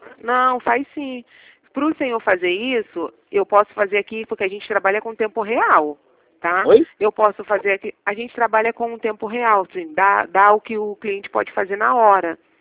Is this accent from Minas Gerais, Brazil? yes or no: no; Rio de Janeiro, Brazil; Sou do Rio.